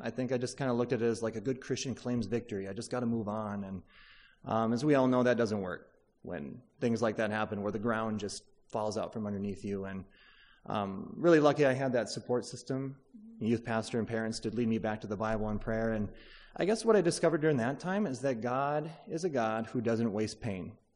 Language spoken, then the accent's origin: English; Maple Grove, Minnesota, United States; I grew up in Maple Grove, kind of the northwest suburbs up there. And we went to an evangelical free church growing up.